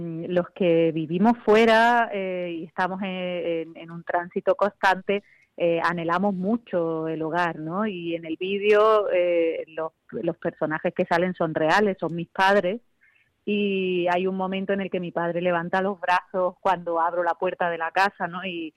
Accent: Málaga, Andalusia, Spain; Y es un homenaje a mi tierra también, que soy de Málaga

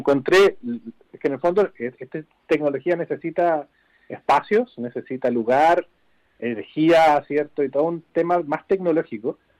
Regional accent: Chile; moved away as an adult; now in Madrid, Spain; Claro, yo soy chileno, chileno-alemán. Llegué a Madrid a trabajar por una consultora madrileña, con la cual sigo trabajando

